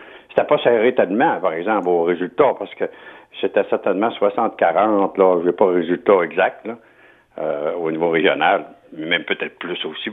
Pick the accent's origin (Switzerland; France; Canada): Canada; Vous savez, moi, je suis un Canadien.